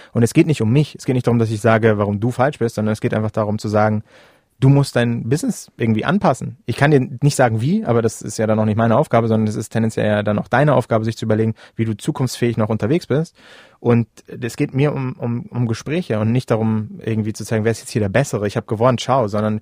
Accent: Hamburg, Germany; ich komme aus Hamburg, aus der Stadt und ich weiß alles

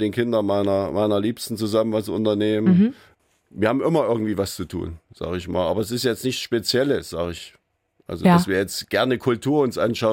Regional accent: Erfurt, Thuringia, Germany; weil das ist meine Heimat, ich komme hier nicht weg, ich liebe diese Stadt

